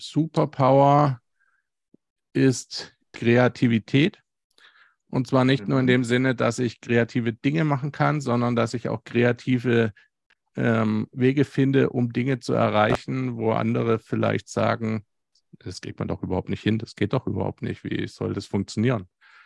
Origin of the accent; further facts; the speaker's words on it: Stuttgart, Baden-Württemberg, Germany; born there; komme gebürtig aus Stuttgart.